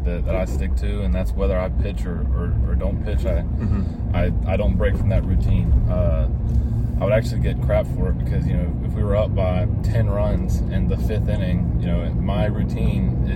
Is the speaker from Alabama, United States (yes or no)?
no; Hernando, Mississippi, United States; Yeah, so I grew up in Hernando, Mississippi, which is an hour north of Oxford.